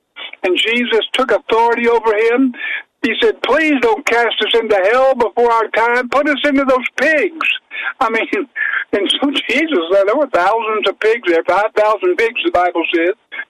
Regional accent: Big Lake, United States; I come from Big Lake, and I think I graduated number 50 in the class of about 53. I was just a little old pinochle boy from the country

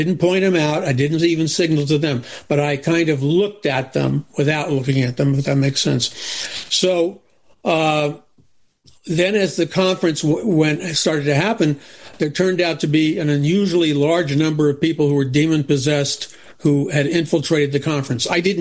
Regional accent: New York City, New York, United States; because I grew up in New York City.

